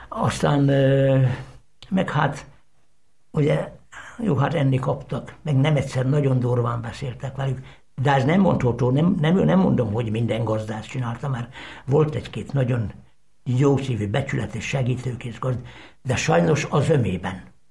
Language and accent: Hungarian; Veszprém County, Hungary; ami engem ért a szülőfalumban, meg a környezetben, Pápán